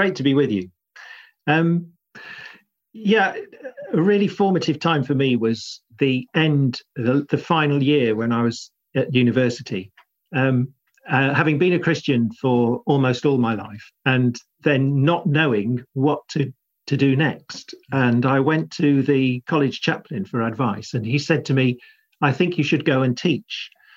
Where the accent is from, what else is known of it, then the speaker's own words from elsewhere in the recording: South East England, United Kingdom; So I grew up in South Buckinghamshire, just sleepy commuter village territory.